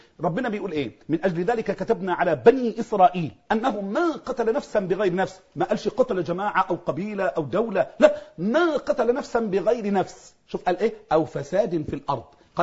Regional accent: Mansoura, Dakahlia, Egypt; انا اعرف ولد من المنصورة من عندنا

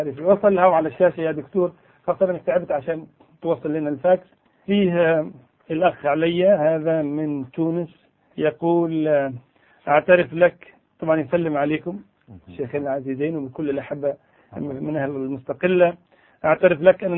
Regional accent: Fallujah, Al Anbar, Iraq; أحاول منذ 3 أيام أن أتصل بك ولم أستطع بسبب الحصار المفروض على مدينتي من أجل أن أرد على أم حسين التي تدعي زورا وبهتانا أنها من الفلوجة.

